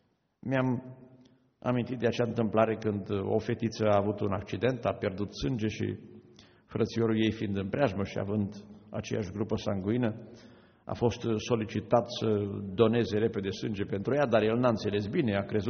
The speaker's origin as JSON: {"language": "Romanian", "country": "Romania", "said": "Eu sunt originar din Apuseni."}